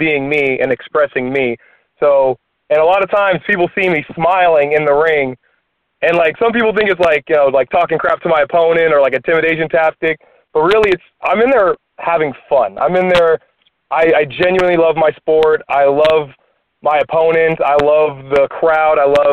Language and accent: English; Vallejo, California, United States; I grew up in Vallejo in the Bay Area, and not a lot really going on there.